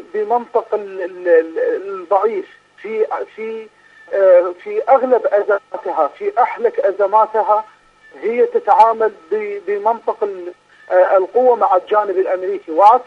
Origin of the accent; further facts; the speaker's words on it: Iraq; نحن كعراقيين حقيقة يا أستاذ الكريم